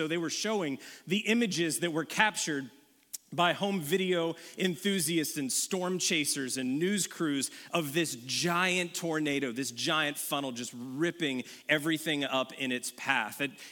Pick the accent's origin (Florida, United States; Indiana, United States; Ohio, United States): Florida, United States; We're both from Florida. We've never seen a storm like this. In Floridians, we go through storms, right?